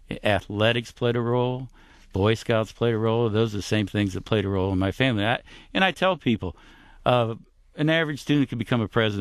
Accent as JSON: {"language": "English", "town": "Dayton", "region": "Ohio", "country": "United States", "tie": "born or raised there", "said": "But I grew up mainly in Dayton, Ohio. I'm the grandson of three Italian immigrants"}